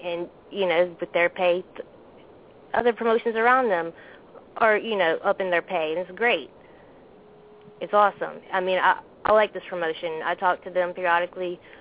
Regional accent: Thibodaux, Louisiana, United States; now in Baton Rouge, United States; No, I'm in Baton Rouge right now. I'm from Thibodeau.

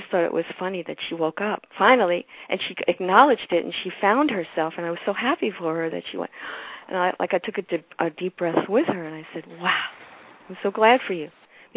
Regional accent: Manhattan, New York, United States; Growing up in Manhattan, I wasn't allowed to go on the grass

